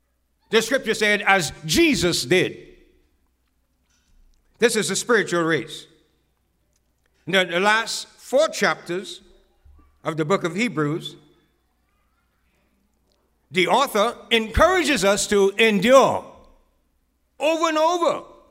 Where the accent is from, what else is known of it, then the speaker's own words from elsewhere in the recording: West End, Grand Bahama, Bahamas; we had a big race coming up with a competition from the next village, 8 Mile Rock, against West End, my hometown.